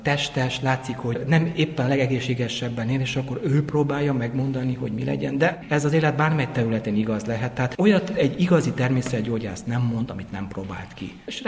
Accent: Cluj-Napoca, Cluj County, Romania; moved away as an adult; now in Hungary; Lényegében véve én Kolozsváron egy sportcsaládba születtem bele, és ifjú koromat egészen a katonaságig itt töltöttem. 71-ben születtem, és 90-ben végül is úgy döntöttem, hogy mint sok fiatal akkoriban szerencsét próbálok Magyarországon, és aztán ott telepedtem

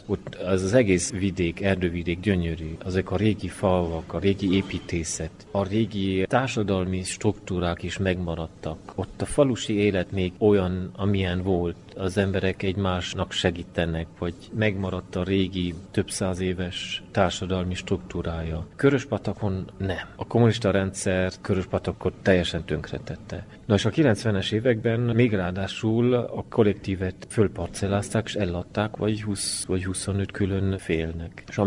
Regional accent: France; also born or lived in Germany; Mi felnőttünk ugye Franciaországban, Németországban, sok helyen fordultunk meg, és természetesen volt nekünk ez az identitásunk, hogy akkor is, ha nem éltünk Erdélyben, és ki is voltunk tépve az eredeti talajunkból

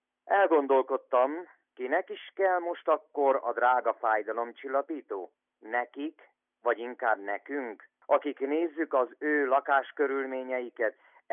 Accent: Transylvania, Romania; Az, hogy magyar vagyok, az, hogy székely vagyok, nem csak teher

